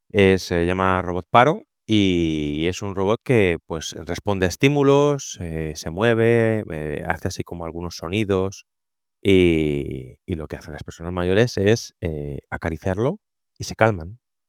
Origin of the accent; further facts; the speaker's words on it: Spain; nosotros como españoles hemos nacido en España y lo que entendemos, tenemos un sesgo, que es vivir en España, en Madrid o donde sea